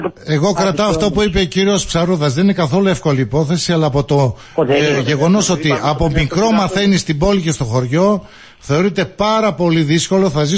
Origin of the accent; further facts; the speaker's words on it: Kostarazi, Western Macedonia, Greece; Και εγώ είμαι από ένα γειτονικό χωριό, κατάγομαι από ένα γειτονικό χωριό από τον κύριο Αντωνόπουλο. Από το χωριό Κοσταράζη.